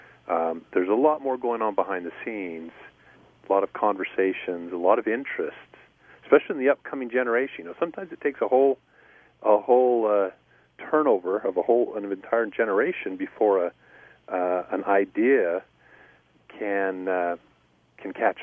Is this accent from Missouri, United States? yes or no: no; Spokane, Washington, United States; I grew up in the Pacific Northwest, and so I was exposed to some of the stories.